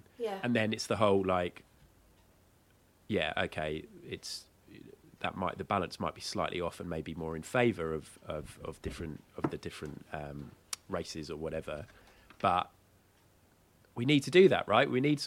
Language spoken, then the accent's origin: English; South East England, United Kingdom; A little village just outside Brighton, just north of Brighton.